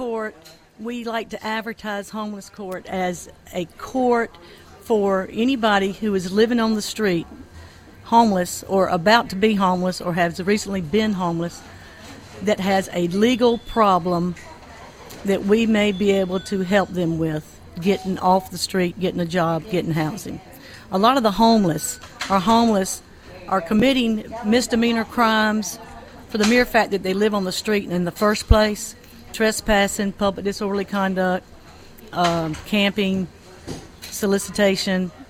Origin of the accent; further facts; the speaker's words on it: Rockingham, North Carolina, United States; I'm from Rockingham, North Carolina.